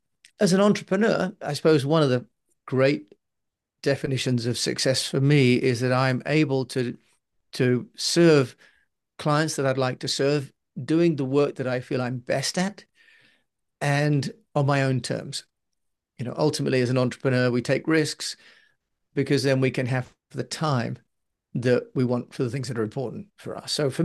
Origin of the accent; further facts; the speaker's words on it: United Kingdom; although I've lived overseas, I'm British